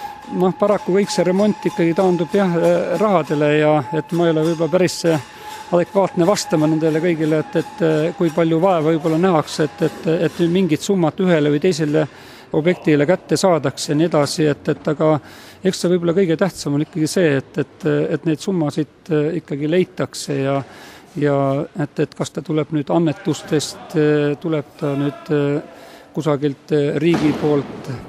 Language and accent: Estonian; Rapla County, Estonia; Ma olen pärit Raplamalt ja Virgu üla, kui ütleb kellelegi see midagi. Looduslik koht. Aga Tallinnas on hea sealt tööle tulla, nii et selles mõttes see ei ole üldse hirmus elada natuke linnust eemal